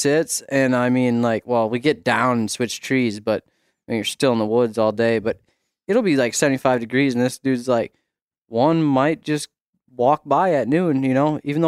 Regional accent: Minnesota, United States; I'm from Southeast Minnesota.

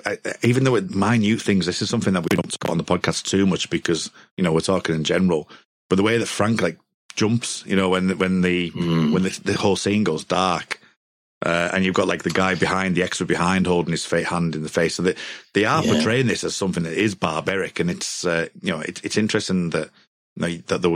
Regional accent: United Kingdom; Us being British and not having some things like this happen, you know, it's quite alien to us, isn't it?

